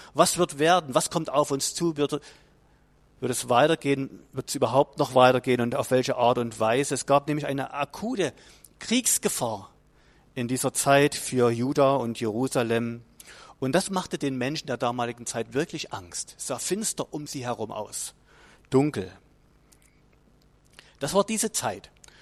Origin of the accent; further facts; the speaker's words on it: Saxony, Germany; Wir als Familie, wir kommen ja aus dem Erzgebirge.